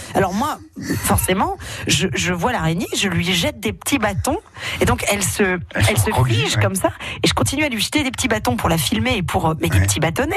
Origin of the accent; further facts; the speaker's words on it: Grand Est, France; Je suis alsacienne